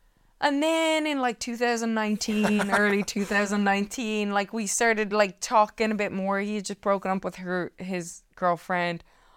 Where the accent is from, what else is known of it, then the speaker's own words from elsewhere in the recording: Ireland; Like, so I'm Irish, right?